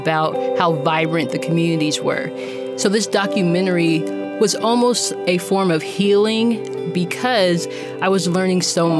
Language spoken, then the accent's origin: English; Austin, Texas, United States; I'm from Austin, and I spent a lot of time in East Austin